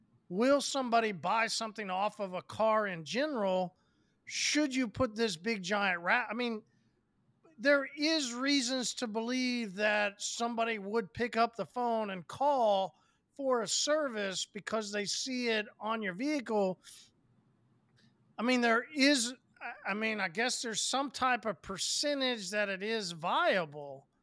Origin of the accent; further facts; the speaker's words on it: Oklahoma, United States; accent: Oklahoma; Listen, I got Oklahoma E's, right?